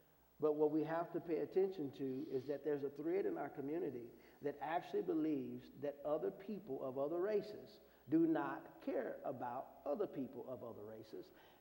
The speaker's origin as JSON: {"language": "English", "town": "St. Louis", "region": "Missouri", "country": "United States", "tie": "born or raised there", "said": "when I grew up, and I grew up in St. Louis, and I grew up on the west side of the city"}